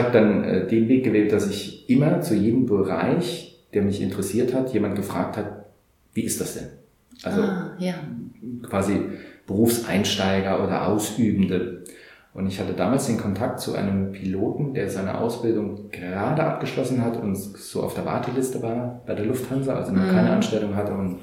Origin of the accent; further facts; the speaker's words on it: Saarland, Germany; also ich hatte hier bei uns im Saarland gibt es sehr viel Hütten- und Bergbauindustrie